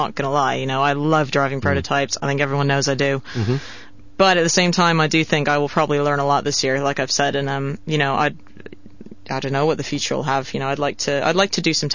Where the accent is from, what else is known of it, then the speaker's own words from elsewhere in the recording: United States; Because I am American, naturally, and I'd like to be back there one day soon.